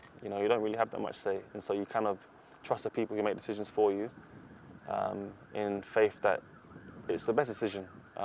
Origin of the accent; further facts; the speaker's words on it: England, United Kingdom; growing up in England